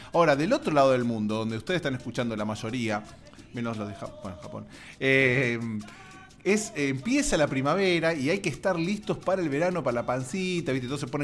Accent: Argentina; en mi país, en mi homeland, que se llama Argentina

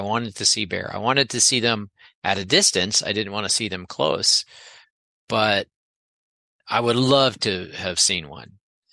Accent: Gainesville, Florida, United States; when I grew up in Gainesville, and when people came to visit us, we went to Lake Alice on the University of Florida campus

